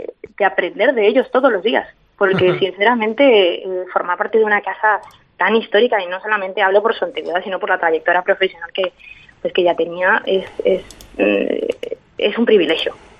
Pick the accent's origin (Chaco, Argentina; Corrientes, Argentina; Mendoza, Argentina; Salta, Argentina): Corrientes, Argentina; born there; Pasa que en Corrientes, donde yo nací, no tenemos acceso a mariscos. Y solamente a pescado de río y muy, muy escaso.